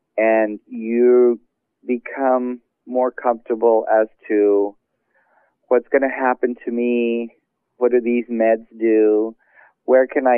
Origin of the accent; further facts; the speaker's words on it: San Antonio, Texas, United States; I'm from San Antonio, Texas